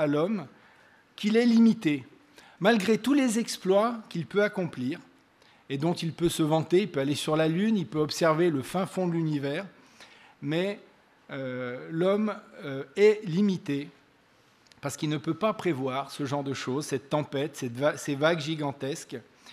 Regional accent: Lyon, Auvergne-Rhône-Alpes, France; Chez nous, à Lyon, tous les 8 décembre, on a la fête des Lumières

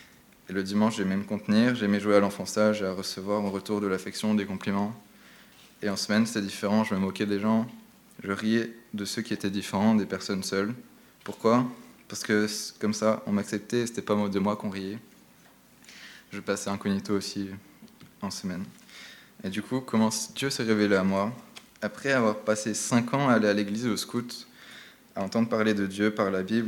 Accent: Gap, Provence-Alpes-Côte d'Azur, France; j'ai 19 ans et je suis originaire de Gap, où j'ai vécu 8 ans.

